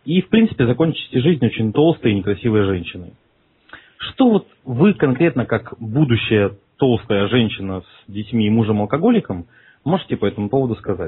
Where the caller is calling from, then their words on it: Moscow, Russia; Ну, я из Москвы.